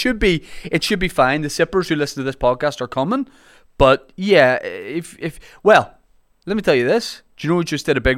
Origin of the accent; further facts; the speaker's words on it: Holywood, Northern Ireland, United Kingdom; Now, I'm from Hollywood, which is a town just outside Belfast, and it's like, let's say a little, this will cause friction, but it's a little bit more upmarket.